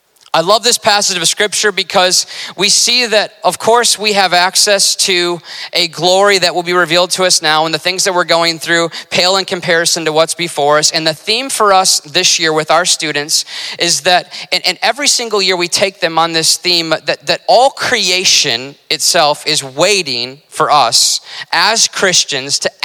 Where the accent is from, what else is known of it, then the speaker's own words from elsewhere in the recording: Michigan, United States; But when I grew up, the church that I grew up in Michigan, when I would enter into the lobby